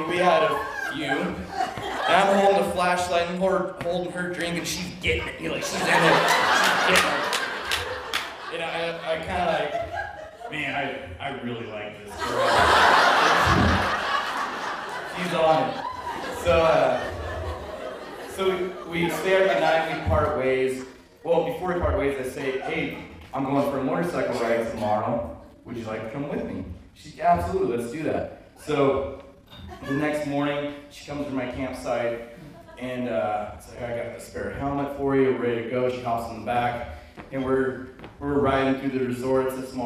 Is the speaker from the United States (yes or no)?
yes; Texas, United States; also born or lived in Oklahoma; now in Kodiak, United States; I grew up in Texas. Sarah grew up in Illinois. I was living in Oklahoma.